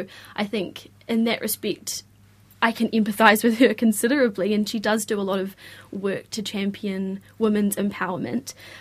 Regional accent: New Zealand; as a New Zealander

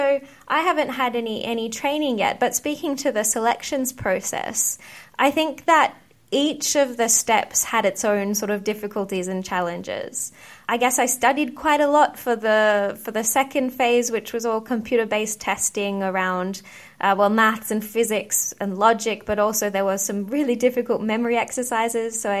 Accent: Australia; And as I said before, I grew up in Australia.

